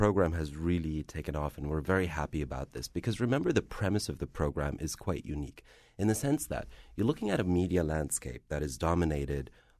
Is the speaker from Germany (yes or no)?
yes; Frankfurt, Hesse, Germany; English is a second language; Well, I am of Algerian descent. I'm very much bicultural. I was born and raised in Frankfurt, so I am Arab. I am German.